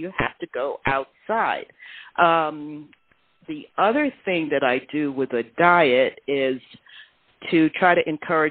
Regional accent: United States; That's my heritage. I am Jamaican.

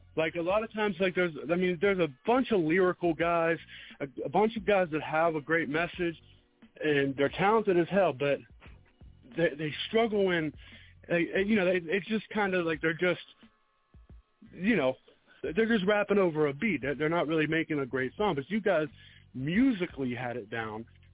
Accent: East Coast, United States; I'm an East Coast head because I live on the East Coast. I grew up on the East Coast

